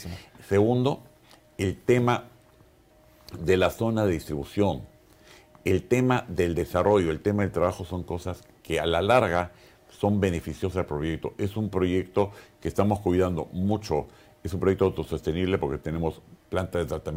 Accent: Peru; un poco lo que yo estoy contento como peruano haber convencido socios extranjeros que vengan a invertir al Perú

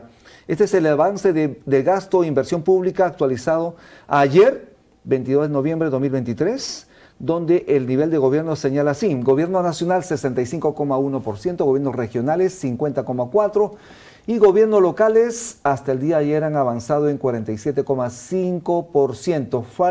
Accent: Oropesa, Cusco, Peru; Oropesa, Cusco en mi tierra.

